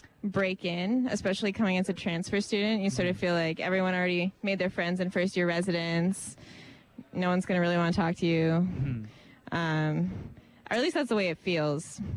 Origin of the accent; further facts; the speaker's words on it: Edmonton, Alberta, Canada; I was born and raised in Edmonton. Mm-hmm. And lived really close to university my whole life.